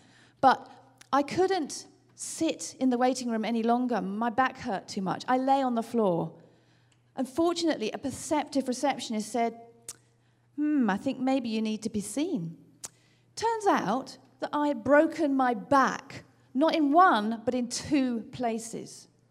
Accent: United Kingdom; from the UK, as you can tell from my accent

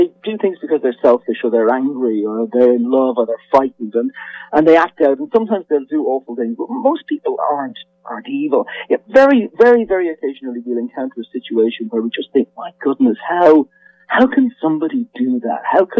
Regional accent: Dublin, County Dublin, Ireland; You know, I'm Irish, and I grew up in Dublin, and we were always very comfortable with mythology and gothic stories.

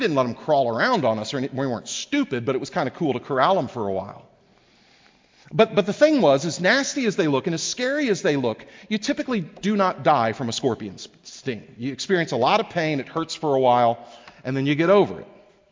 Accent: Texas, United States; Now, I grew up in Texas, and every summer when I was a kid, my family and I would go on this trip out to Kerrville, Texas in West Texas with a group of families from our church.

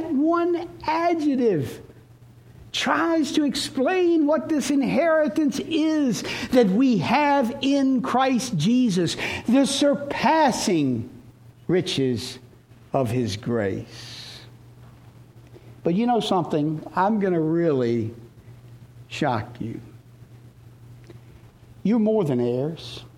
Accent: Henrico, Virginia, United States; I was a suburbanite from Henrico, grew up right in this area.

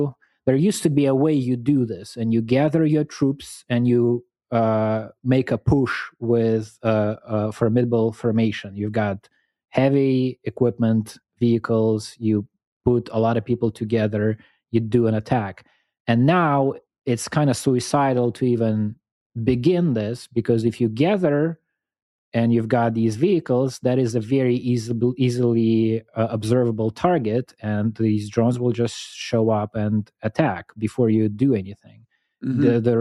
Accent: Moscow, Russia; my hometown, Moscow, and the hometown that's kind of administratively part of Moscow experienced the biggest, I think, wave of drone attacks since the beginning of the war.

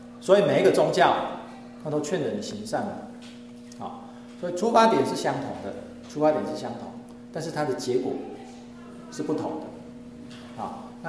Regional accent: China; 我们中国人对于积善之家必有余庆

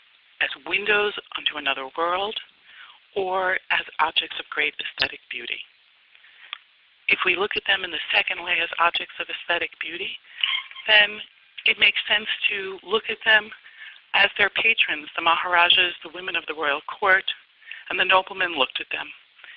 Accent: New York City, New York, United States; and I grew up in New York City, and the art that was around me that really appealed was minimal art and color field painting.

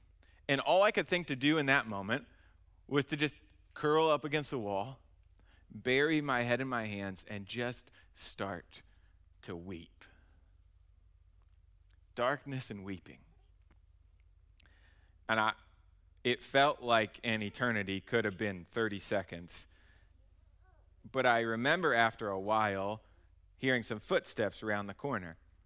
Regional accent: Indiana, United States; I grew up in Indiana and loved basketball.

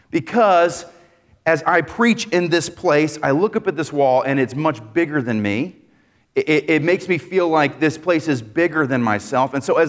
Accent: New England, United States; I tell people I grew up in New England, and the New England kind of thing, I'm looking at the rounds, is rugged independence.

